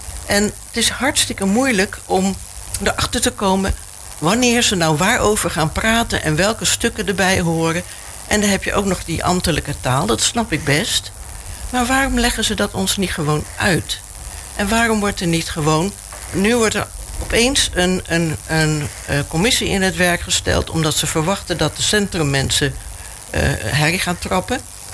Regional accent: Rotterdam, South Holland, Netherlands; now in Capelle aan den IJssel, Netherlands; Oké, ik woon nu sinds kort in Capelle. Ik kom uit Ommoord. Dat is een hoogbouwwijk.

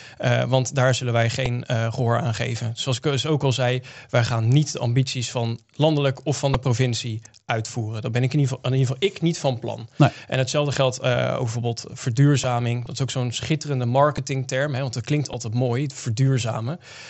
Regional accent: Zevenhuizen, South Holland, Netherlands; ik kom uit Zevenhuizen. Daar hebben we natuurlijk de schitterende molen, Viergang.

